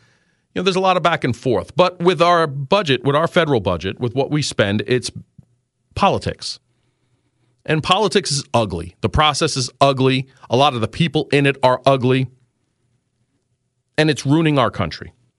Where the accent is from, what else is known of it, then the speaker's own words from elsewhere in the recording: New York City, New York, United States; Growing up, born and raised in New York City, when there used to be just the food stamps, it was wide practice, open in the streets.